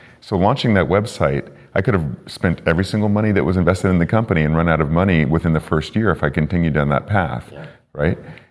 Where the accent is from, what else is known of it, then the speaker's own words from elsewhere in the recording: California, United States; So in my case, because I'm from the Bay Area, I was a fan of the Golden State Warriors